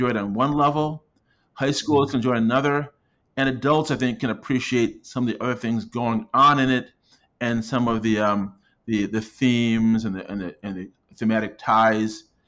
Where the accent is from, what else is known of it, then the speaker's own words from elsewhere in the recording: Brockport, New York, United States; also born or lived in Kingston, Jamaica; Now, I was born in Kingston, Jamaica, but I grew up in Brockport, New York, which is a small town. It's a suburb of Rochester, New York, which is a small city.